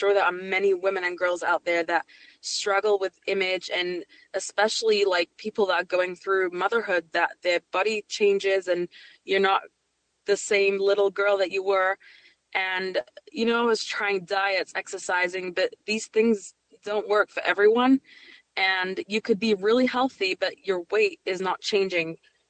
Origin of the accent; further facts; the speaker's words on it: United Kingdom; now in New York, United States; I am British. I moved to New York 7 years ago.